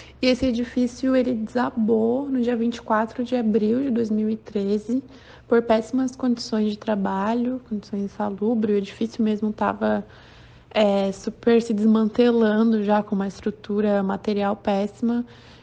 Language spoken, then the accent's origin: Portuguese; Santa Catarina, Brazil; now in São Paulo, Brazil; tenho 23 anos, sou natural de Santa Catarina, mas atualmente moro em São Paulo, um ano e meio já.